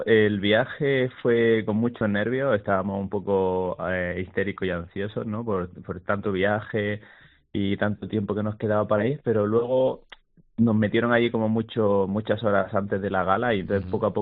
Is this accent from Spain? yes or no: yes; Motril, Andalusia, Spain; yo soy de Motril y ahí estamos, ¿no?, muy cerquita del Mediterráneo